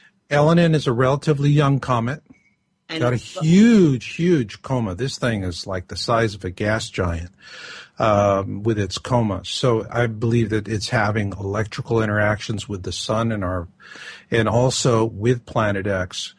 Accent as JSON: {"language": "English", "region": "Arizona", "country": "United States", "tie": "born or raised there", "said": "I really have a great fondness for the Hopi people. I grew up in Arizona."}